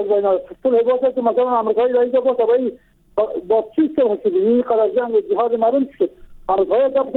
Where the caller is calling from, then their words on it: Bamyan, Afghanistan; از بامیان هستم.